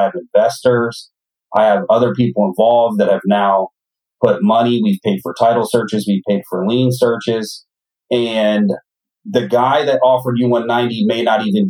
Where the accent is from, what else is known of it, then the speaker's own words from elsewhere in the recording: Ohio, United States; I am originally from Ohio.